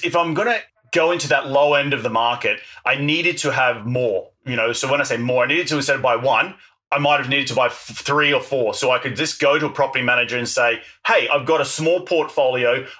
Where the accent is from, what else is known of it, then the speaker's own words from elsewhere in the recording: Australia; now in United States; when I first moved to the United States, the barriers to entry here compared to my home country in Australia is so much lower.